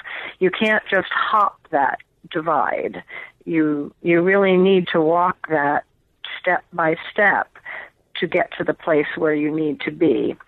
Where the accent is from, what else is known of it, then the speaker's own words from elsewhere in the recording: New York, United States; growing up in New York, I had never been camping or set a fire or jigged for ling cod or chopped wood or lived overnight alone in a forest.